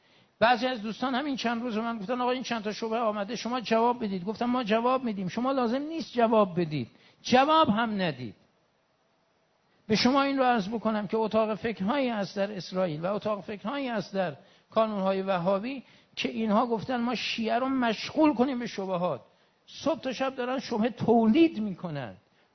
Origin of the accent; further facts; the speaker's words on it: Iran; ما که ایرانیم و شیعیم و شیعه زادیم و مرید امیرالمؤمنین شاه مردان شیر یزدانیم،